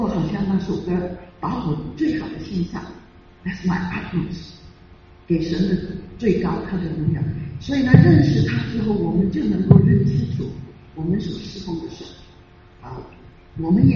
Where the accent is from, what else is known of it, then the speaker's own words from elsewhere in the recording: Guangdong, China; 我们广东人说，我们的胸前放一个勇字